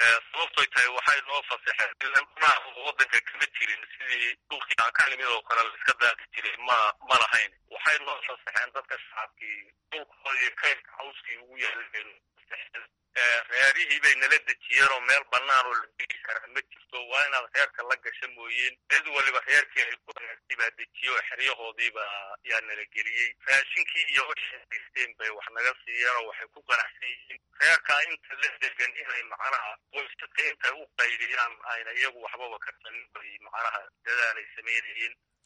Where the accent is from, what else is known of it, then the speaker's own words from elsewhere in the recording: Birqod, Somali Region, Ethiopia; now in Harooreys, Ethiopia; waxaan ka imid gobolka jarar dhaxaan degmada birqod.